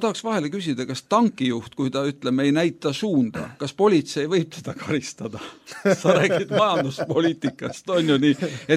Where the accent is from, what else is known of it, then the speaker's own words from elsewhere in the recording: Tallinn, Harju County, Estonia; Ma olen sündinud kasvanud Pirital.